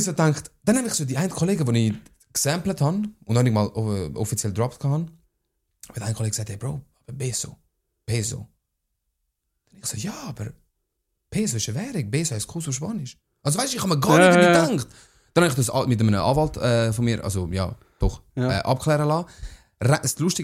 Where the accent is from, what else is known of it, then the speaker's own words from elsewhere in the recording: Italy; Ich bin Italiener, ja.